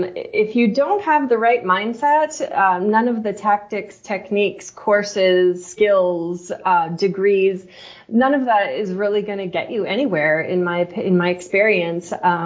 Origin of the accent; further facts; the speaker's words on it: Denver, Colorado, United States; I grew up in Denver, and then I went to college in Gunnison, to Western State College, also in Colorado, mm-hmm.